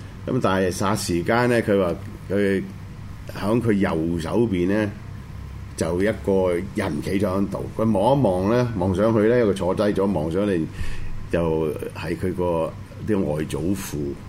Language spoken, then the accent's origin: Cantonese; China; 咪就係我哋之所以我中國人講嘅氣咯